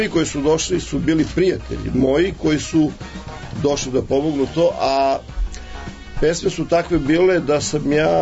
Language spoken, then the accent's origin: Serbian; Resnik, Belgrade, Serbia; ja sam iz Resnika